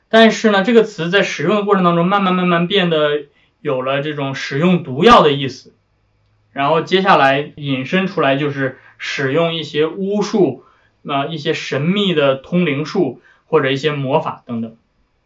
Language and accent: Chinese; China; 包括我们中国人非常常见的算命